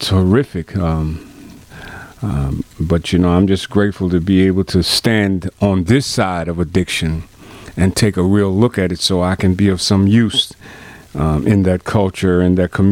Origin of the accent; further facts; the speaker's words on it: Newark, New Jersey, United States; We were raised together in Newark, New Jersey, and he's doing some amazing things out in Seattle, Washington now.